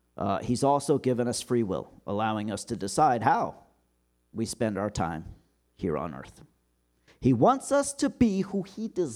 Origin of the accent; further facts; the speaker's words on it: Silver Spring, Maryland, United States; now in Delaware, United States; My hometown is Silver Spring, Maryland. My cell phone still has a Maryland area code, and my phone number prefix is still associated with Montgomery County, Maryland. So even though I've lived in Delaware for over 6 years